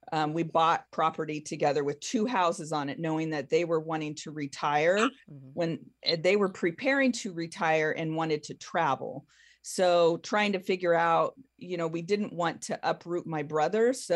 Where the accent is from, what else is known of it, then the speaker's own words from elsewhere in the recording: California, United States; And she would take us over. I'm from California. So she would take us over to the coast, I'd go shopping for school clothes.